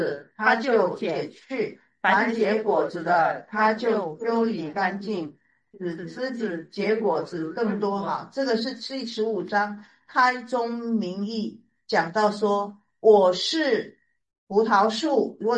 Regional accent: Taiwan; 是不是我台湾人的你可以了解吗？

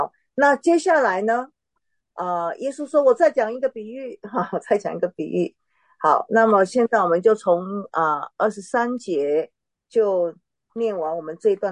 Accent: China; 比如说日本人吃饭，跟我们中国人吃饭， 特别是在中国的餐馆吃饭哈

